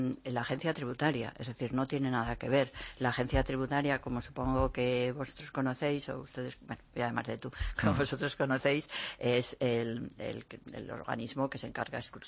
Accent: Community of Madrid, Spain; Yo soy de la de Salavilla, yo he nacido en la de Salavilla

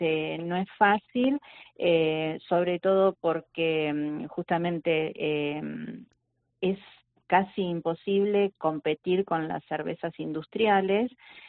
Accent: Patagonia, Argentina; moved away as an adult; now in Málaga, Spain; Estamos en la ciudad de Campanillas y venimos de Argentina, del sur de Argentina, de la Patagonia. Allí fundamos una cervecería, nuestra fábrica, en el 2015.

